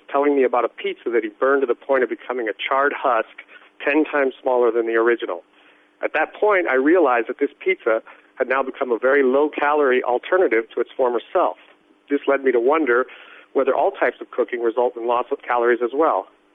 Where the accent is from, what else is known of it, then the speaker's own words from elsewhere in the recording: Berkeley, California, United States; from Berkeley, California.